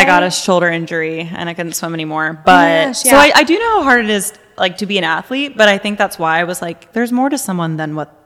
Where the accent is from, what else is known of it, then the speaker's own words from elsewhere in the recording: Raleigh, North Carolina, United States; because I am from Raleigh, North Carolina.